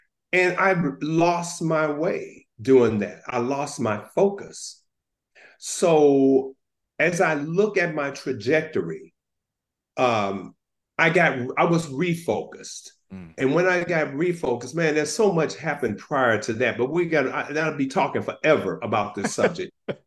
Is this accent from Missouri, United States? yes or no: yes; St. Louis, Missouri, United States; So that is the area that I was raised in Pruitt-Igoe.